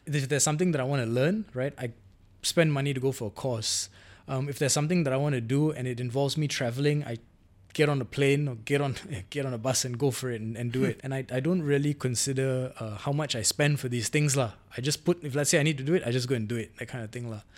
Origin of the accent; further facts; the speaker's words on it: Malaysia; So, well, my responsibility as a Malaysian citizen would be I'd need to create a company